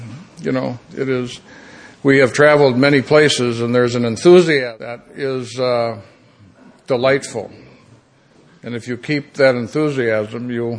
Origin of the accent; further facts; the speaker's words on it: Minnesota, United States; We come from Minnesota, which is, if this were the United States, it's in the middle of the United States in the northernmost part.